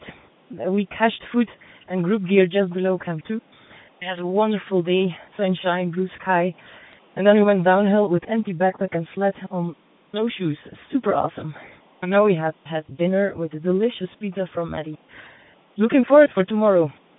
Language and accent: English; Belgium; from Belgium and I'm speaking for the whole group.